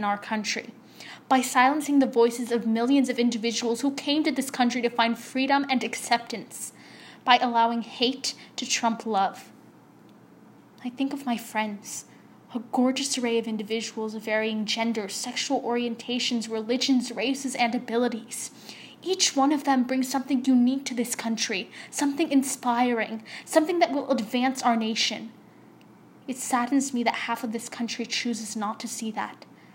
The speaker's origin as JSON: {"language": "English", "country": "United States", "tie": "born there", "said": "told me to be proud that I was born in the United States."}